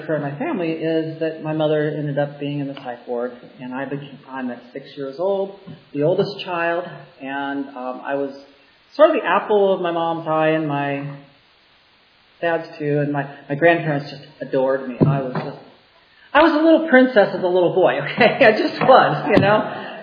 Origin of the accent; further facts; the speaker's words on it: Terre Haute, Indiana, United States; I grew up in the Midwest, Terre Haute, Indiana, a overgrown farm town.